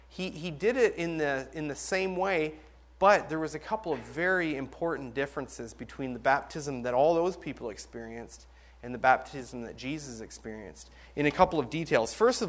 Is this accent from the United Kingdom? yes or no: no; Binbrook, Ontario, Canada; But back when I was growing up in Binbrook, Ontario, it was a hick town. It was backwoods, and it was fine.